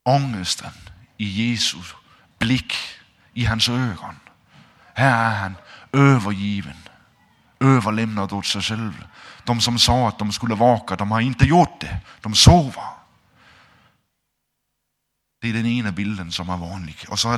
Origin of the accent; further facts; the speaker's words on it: Denmark; Runt om i missionshusen hemma i Danmark, de här gamla missionshusen, då hade vi också såna här fantastiska tavlor